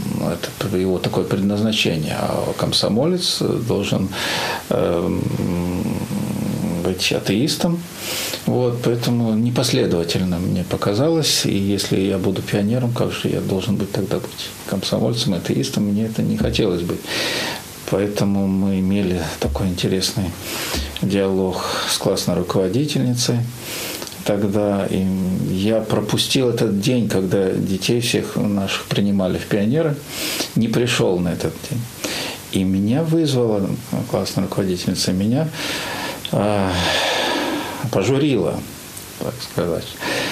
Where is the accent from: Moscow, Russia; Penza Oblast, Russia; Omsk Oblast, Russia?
Penza Oblast, Russia; Penza; для меня Пенза – это мой родной город. Я ее всегда вспоминаю, когда вспоминаю свое детство.